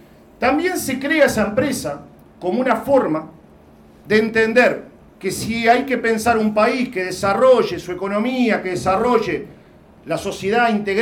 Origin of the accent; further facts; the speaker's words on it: Uruguay; quizá como pueblo uruguayo